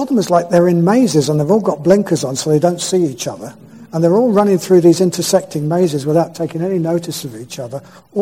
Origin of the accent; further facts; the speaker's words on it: England, United Kingdom; I'm not a gringo, I'm English.